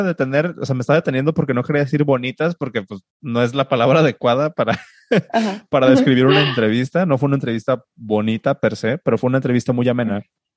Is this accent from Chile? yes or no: no; Mexico; nosotros lo vemos como mexicanos, digo, ¿no?